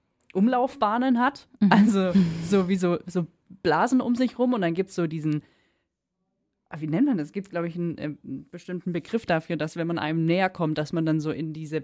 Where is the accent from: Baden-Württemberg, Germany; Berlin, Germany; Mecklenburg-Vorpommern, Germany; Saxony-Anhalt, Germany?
Baden-Württemberg, Germany; Ingersheim; In Ingersheim war es die Nummer 7, wo ich aufgewachsen bin.